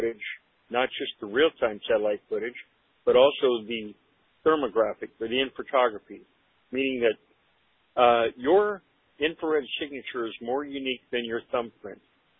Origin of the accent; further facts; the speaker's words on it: Bronx, New York, United States; I'm from the Bronx. And at the same time, after I got out of the Air Force in the 70s